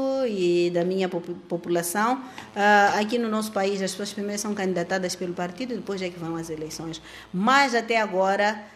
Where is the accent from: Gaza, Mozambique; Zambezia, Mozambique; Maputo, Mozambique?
Maputo, Mozambique; Então, eu venho de Maputo, onde eu estou habituada a fazer tudo o que eu quero, a lutar, trabalhar.